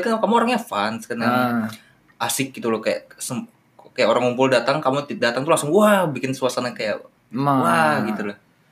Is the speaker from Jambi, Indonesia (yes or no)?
no; Samarinda, East Kalimantan, Indonesia; misalnya kan kita memang dari Samarinda kan, dari Kalimantan kan.